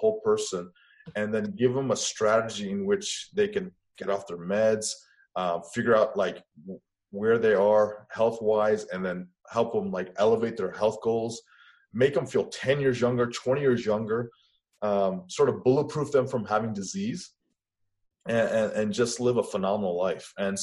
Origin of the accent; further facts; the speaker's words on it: Atlanta, Georgia, United States; I'm from Atlanta, meaning I grew up there, went to school there. So I know Atlanta pretty well.